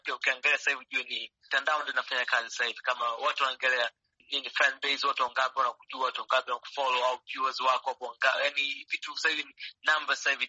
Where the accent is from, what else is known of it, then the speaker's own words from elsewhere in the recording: Tanzania; kama natoka Tanzania na watu aina fulani ambao mimi nataka connect nao